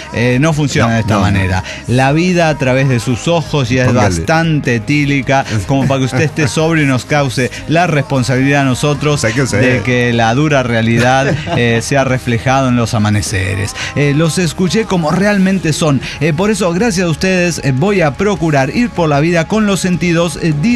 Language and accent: Spanish; Guadalajara, Jalisco, Mexico; de Guadalajara, Guadalajara.